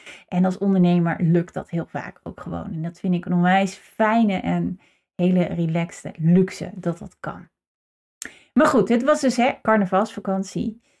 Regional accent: Groningen, Netherlands; now in North Brabant, Netherlands; Ik kom uit Groningen in het noorden. Hier waar ik ondertussen woon in Brabant noemen we dat carnavalsvakantie.

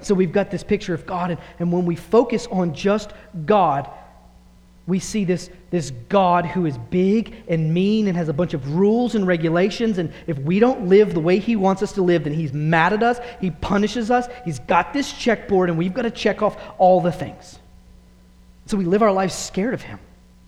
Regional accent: the South, United States; I grew up in the South, so we're famous for this, like the hellfire and brimstone churches, right?

